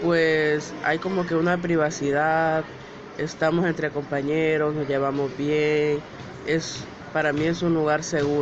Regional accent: Honduras; now in Mexico; soy un hombre trans y soy de Honduras.

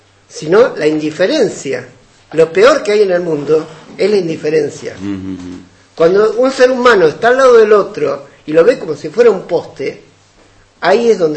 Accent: Argentina; yo que vengo de lo que se llama tercer mundo, lamento informarles, para los que no lo saben, que en mi país, en Argentina

